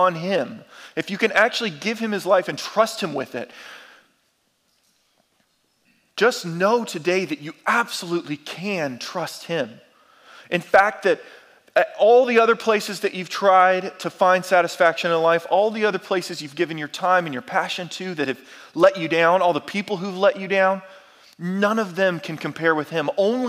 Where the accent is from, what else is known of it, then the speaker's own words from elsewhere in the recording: Durham, North Carolina, United States; I grew up in Durham. I've spent most of my life here in the Triangle, in Durham, Orange, Harnett, Wake counties